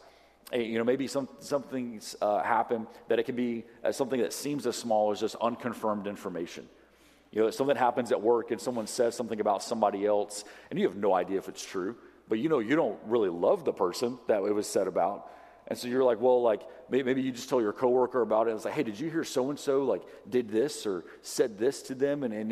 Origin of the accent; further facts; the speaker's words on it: Southern United States, United States; Or my favorite, just from growing up in the South, is Southern prayer requests